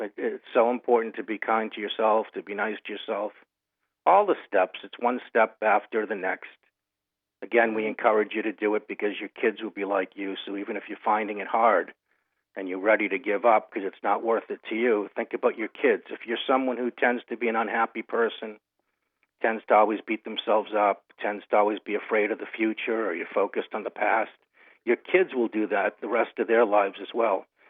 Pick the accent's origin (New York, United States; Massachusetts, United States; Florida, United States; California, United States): Massachusetts, United States; Boston; I'm from Boston, and we can have a good day.